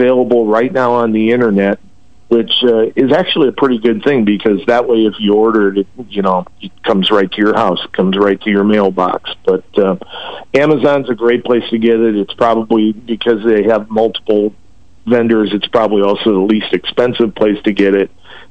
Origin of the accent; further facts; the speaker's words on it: Wisconsin, United States; as a kid growing up in Wisconsin following racing, I never, ever dreamed I'd get to do.